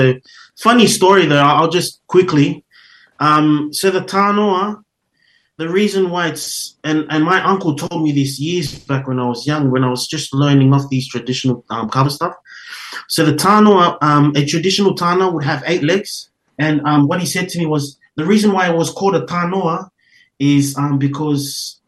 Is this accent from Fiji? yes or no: yes; Northern Division, Fiji; So we are from Vanua level. The village is called Ruanrua. It's a little island on the northern part of Fiji.